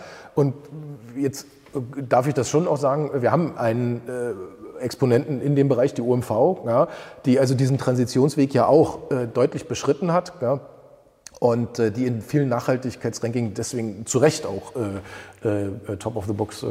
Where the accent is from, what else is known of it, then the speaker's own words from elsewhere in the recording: Germany; Ja, also für mein Heimatland Deutschland ist ja so, das Bruttoinlandsprodukt hat sich verdreifacht.